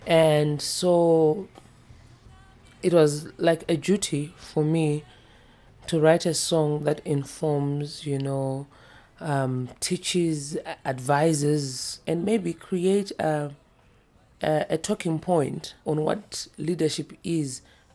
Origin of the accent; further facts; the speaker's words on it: Harare, Zimbabwe; I'm an artist from Harare, Zimbabwe.